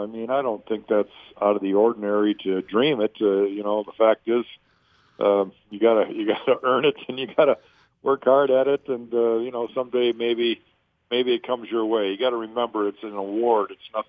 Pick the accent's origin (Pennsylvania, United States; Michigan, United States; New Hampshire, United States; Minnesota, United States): Michigan, United States; Detroit; we're proud to say that we're from Detroit, played for Detroit